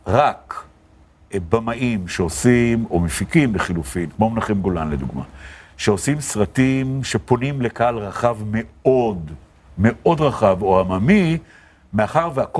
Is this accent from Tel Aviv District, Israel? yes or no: yes; Tel Aviv, Tel Aviv District, Israel; also born or lived in Jerusalem; אני גדלתי בבית בתל אביב, משפחה, נועדתי בירושלים, אבל אבי קיבל אפשרות עשייה בתל אביב